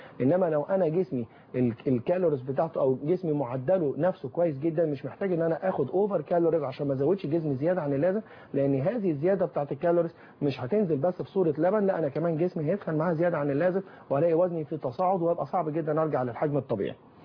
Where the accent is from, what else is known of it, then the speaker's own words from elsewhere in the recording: Egypt; دايما بنقول يا جماعة في نقطة مشهورة عندنا في مصر، حكاية الويت جين مع الحمل.